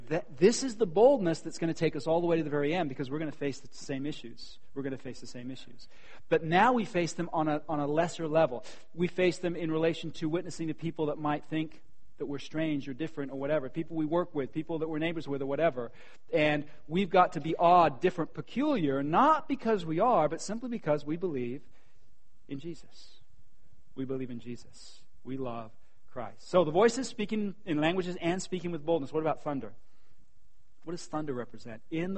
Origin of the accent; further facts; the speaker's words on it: England, United Kingdom; I was raised in England and I have this natural reserve, okay?